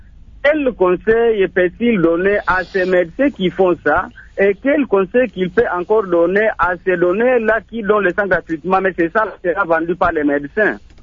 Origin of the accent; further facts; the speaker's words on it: Nyonzou, DR Congo; ici chez nous à Nyonzou, il y a aussi cette association de donneurs du sang